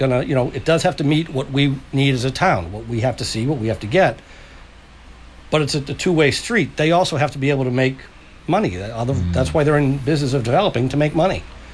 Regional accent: Weymouth, Massachusetts, United States; I grew up right outside of Columbian Square. And I've went from that house, my parents' house, to the house I bought with my wife, then girlfriend, fiancé.

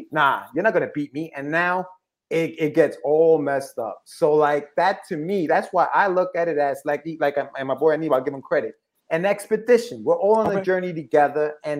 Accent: New York, United States; I'm a New Yorker, and New Yorkers understand.

